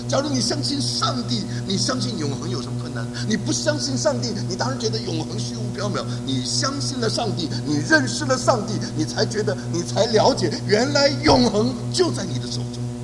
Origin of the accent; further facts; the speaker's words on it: China; now in United States; 哎，我们中国人真奇怪，我们到了美国还说那些外国人，我们才是外国人呢，他们是本国人呢。